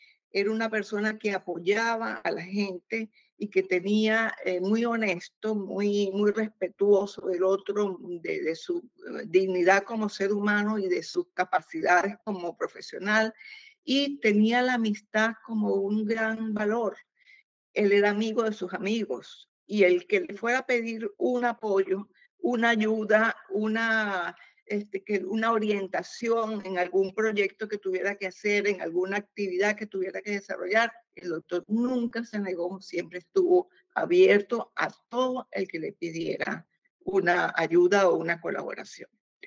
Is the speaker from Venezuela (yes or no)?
yes; Venezuela; Pero yo te puedo contestar esta pregunta como venezolana, viendo la realidad venezolana